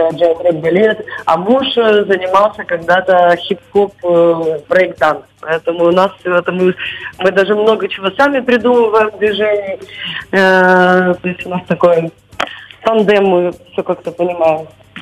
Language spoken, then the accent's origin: Russian; Odesa, Odesa Oblast, Ukraine; Как вы знаете, мы из Одессы, а из Одессы пол Одессы живет в Америке.